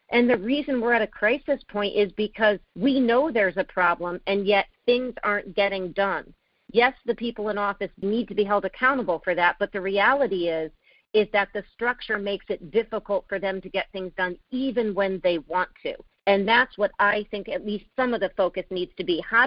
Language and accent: English; Connecticut, United States; born there; I was born in Connecticut, and Connecticut was where we all experienced Sandy Hook Elementary School.